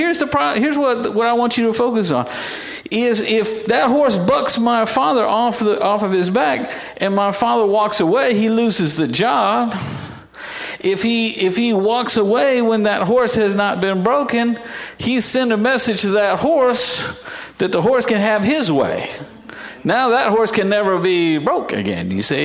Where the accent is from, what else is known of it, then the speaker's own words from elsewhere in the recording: Texas, United States; I grew up in Texas, down south, and my dad worked on something called a dude ranch.